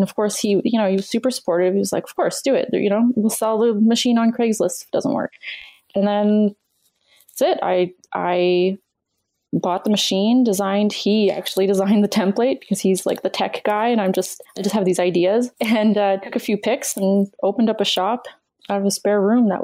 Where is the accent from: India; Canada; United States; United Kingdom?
Canada; I'm Canadian